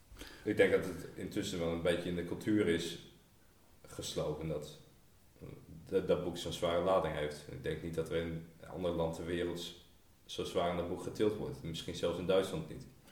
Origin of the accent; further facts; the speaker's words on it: Netherlands; wij zijn als Nederlanders als winnaars uit de Tweede Wereldoorlog gekomen.